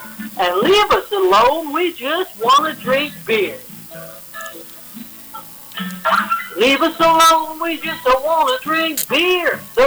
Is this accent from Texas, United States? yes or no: no; Steubenville, Ohio, United States; I was from Steubenville, Ohio area, and … was from there.